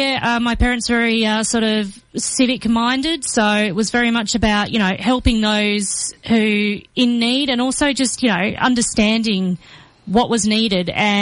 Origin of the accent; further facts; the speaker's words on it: Geraldton, Western Australia, Australia; So I grew up in Geraldton, and that's a town about 4.5 hours north of Perth on the WA coast.